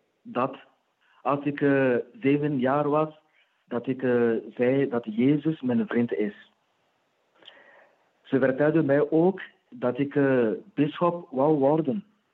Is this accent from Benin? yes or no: yes; Benin; now in Waregem, Belgium; Ik ben 38. Ik ben afkomstig uit Benin. Dat ligt in West-Afrika, tussen Togo en Nigeria. Ik ben diaken.